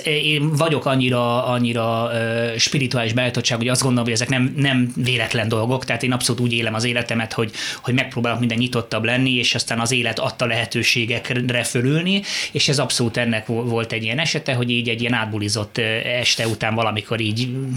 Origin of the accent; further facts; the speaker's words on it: England, United Kingdom; now in Pilisszántó, Hungary; szerintem az a millió, amiben fölnőttem, tehát azért Anglia egy gyönyörű hely, gyönyörű kertek